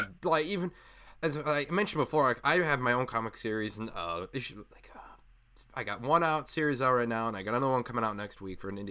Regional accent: Sycamore, Illinois, United States; also born or lived in Aurora; now in Phoenix, United States; Oh man, I was born in Aurora, and then moved to Sycamore for like a majority of my life before I moved out to Phoenix.

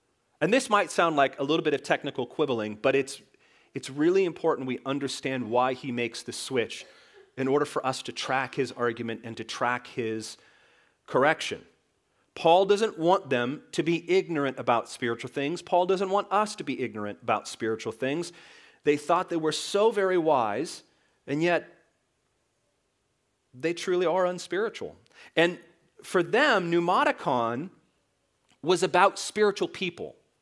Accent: United States; Some of us as American call it charis.

